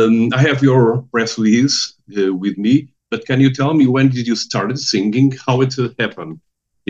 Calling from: Lisbon, Portugal; I'm talking here from Lisbon, okay?

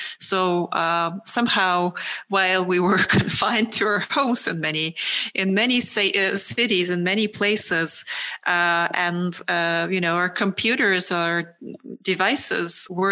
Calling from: Berlin, Germany; I'm speaking from Berlin, sitting here in Berlin and Germany

